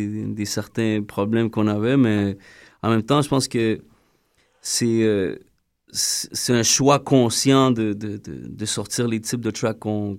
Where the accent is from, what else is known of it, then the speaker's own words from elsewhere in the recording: Montreal, Quebec, Canada; Moi, j'ai grandi à Saint-Michel Parkex.